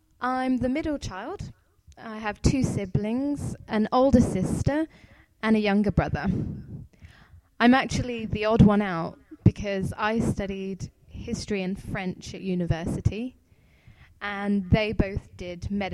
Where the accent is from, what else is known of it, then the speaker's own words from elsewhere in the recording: Cambridge, East of England, United Kingdom; I was born and raised in Cambridge, which is a small town just north of London. It's about 45 minutes on the train from London. It was a lovely place to grow up in, with lots of surrounding countryside.